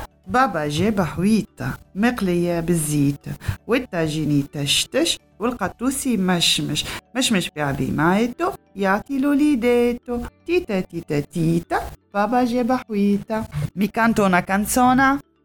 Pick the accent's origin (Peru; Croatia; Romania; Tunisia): Tunisia; Tunis, Tunis Governorate; first language Arabic; Italian is a second language; Così quando vanno nel mio paese, a Tunisi, si capisce quando la gente parla